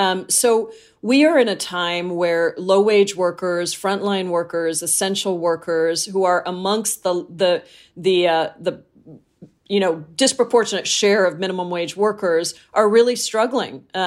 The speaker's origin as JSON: {"language": "English", "region": "Washington", "country": "United States", "said": "I'm, of course, proud that I come from Washington State."}